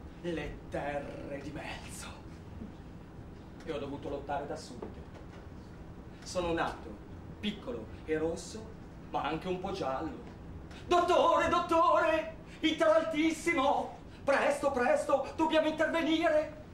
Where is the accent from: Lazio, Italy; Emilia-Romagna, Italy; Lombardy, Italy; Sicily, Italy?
Lombardy, Italy; Milan; born there; metà di quando sono nato, ma mi hanno salvato. Alla clinica Mangiagalli di Milano. Mia mamma Carla, milanese doc, me lo diceva sempre.